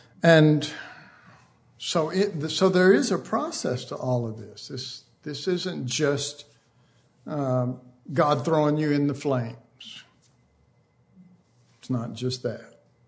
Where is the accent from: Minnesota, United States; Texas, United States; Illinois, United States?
Texas, United States; Oak Cliff; I grew up in Oak Cliff, and it was rough, rough, rough. And there were gangs and all this kind of stuff.